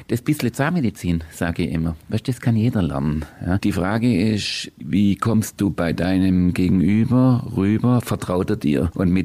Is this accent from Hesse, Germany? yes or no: no; Ursenwang, Baden-Württemberg, Germany; Ich komme aus Ursenwang. Das ist ein Vorort von Göppingen.